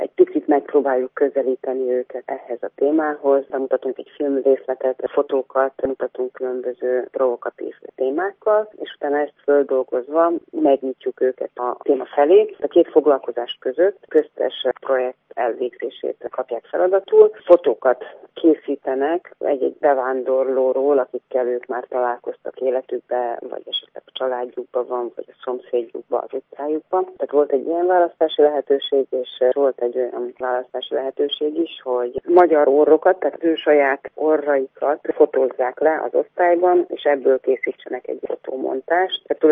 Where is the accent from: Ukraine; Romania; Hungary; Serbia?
Serbia; Vojvodina; moved away; Mi Vajdaságból jöttünk át, vajdasági magyarok vagyunk